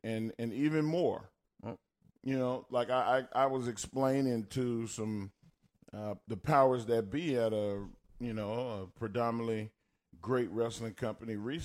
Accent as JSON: {"language": "English", "region": "Texas", "country": "United States", "accent": "Texas country twang", "said": "I have a Texas country twang accent."}